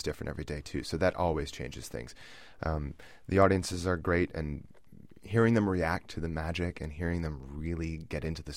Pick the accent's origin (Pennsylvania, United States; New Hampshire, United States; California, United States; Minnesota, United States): Minnesota, United States; also born or lived in New York; I was living in New York. For about 5 years prior to this, and I grew up in Minnesota.